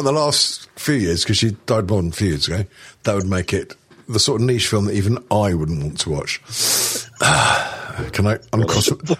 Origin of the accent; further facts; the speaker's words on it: England, United Kingdom; Well, we're not, because we're fucking English and it's series.